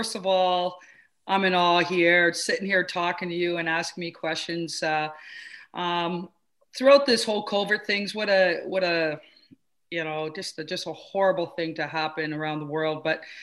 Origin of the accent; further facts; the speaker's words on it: Toronto, Ontario, Canada; I grew up in Flemington Park, which is, if you want to relate it to the States a little bit, it's a little bit like Harlem kind of in New York. But Flemington Regent Park in Toronto is the area.